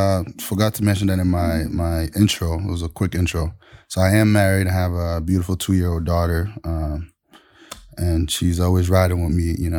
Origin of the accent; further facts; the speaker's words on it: Ibadan, Oyo, Nigeria; also born or lived in Akure; now in Tacoma, United States; I was born in Southwest Nigeria, so I was born in Akure, but I grew up in Ibadan. Ibadan is actually the second largest city in Africa by mass, next to Cairo.